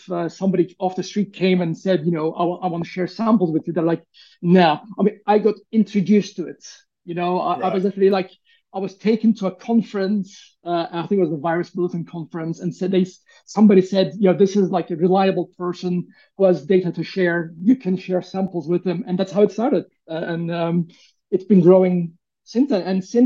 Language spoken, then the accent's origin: English; Turkey; And, you know, where I come from Turkey, that was also a big thing.